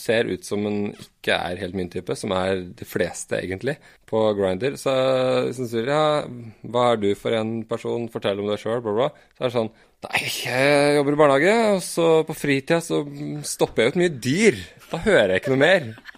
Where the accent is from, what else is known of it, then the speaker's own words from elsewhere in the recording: Eastern Norway, Norway; Som østlending så ligger jo Vågå-dialekta ganske nært opp til Totning-dialekta.